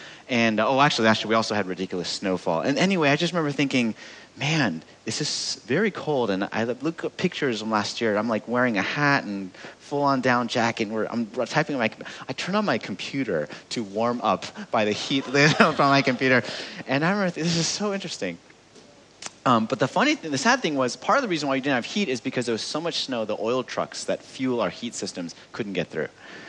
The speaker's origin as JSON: {"language": "English", "region": "California", "country": "United States", "said": "And when they found out I was from California, like, cold enough for you?"}